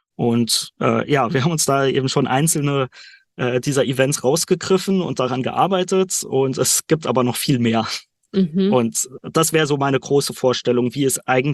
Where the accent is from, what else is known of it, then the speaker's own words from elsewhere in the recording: Rhineland-Palatinate, Germany; moved away as an adult; now in Dresden, Germany; Ich bin aufgewachsen in Rheinland-Pfalz in der Nähe von Trier, hatte da Informatik studiert und bin dann für Was hab ich nach Dresden gezogen, also einmal von Westen nach Ost quer durch die Republik